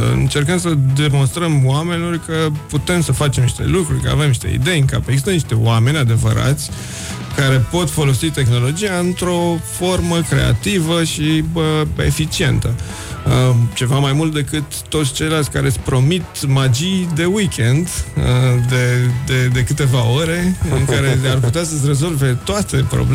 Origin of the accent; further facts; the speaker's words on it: Romania; Poate, bine, noi suntem români și tindem să punem de multe ori înainte alte lucruri față de cele de bază.